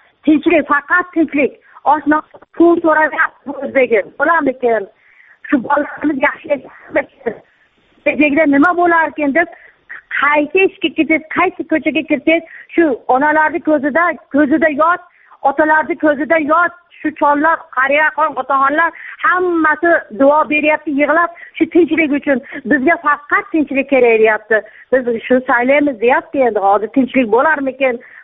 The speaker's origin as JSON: {"language": "Uzbek", "town": "Osh", "region": "Osh Region", "country": "Kyrgyzstan", "said": "Men O'sh mana Turondan, O'sh shahrining Turon shaharchasidan."}